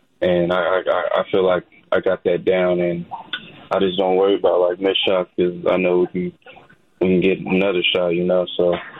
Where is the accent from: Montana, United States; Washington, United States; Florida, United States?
Washington, United States; Yakima; Yeah, growing up in Yakima, there wasn't much hope.